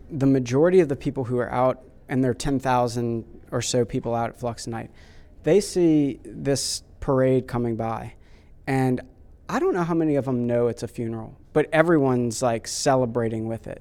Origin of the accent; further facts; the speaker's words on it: New Orleans, Louisiana, United States; You know, I'm from New Orleans.